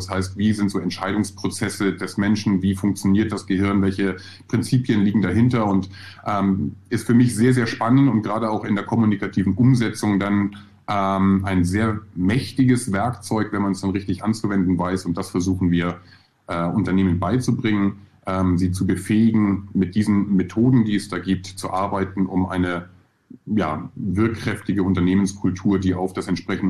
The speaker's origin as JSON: {"language": "German", "town": "Husum", "region": "Schleswig-Holstein", "country": "Germany", "tie": "born or raised there", "also_born_or_lived": "Hamburg", "said": "geboren, 1978. Wer rechnen kann, weiß, wie alt ich bin. Bin dann noch ein bisschen weiter Richtung Süddänemark gegangen, also in der grauen Stadt am Meer Husum groß geworden. Und dann hat es mich nach ein paar Umwegen nach Nürnberg verschlagen"}